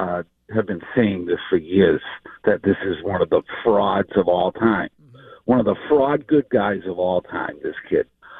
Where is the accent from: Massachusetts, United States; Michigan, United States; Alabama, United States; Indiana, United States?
Massachusetts, United States; Boston; Well, guy, I'm from Boston. I've lived here my whole life.